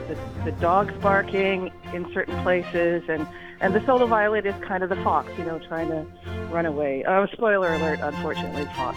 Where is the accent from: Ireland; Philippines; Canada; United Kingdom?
Canada; now in New York City, United States; And I'm originally Canadian. I'm now based in New York City.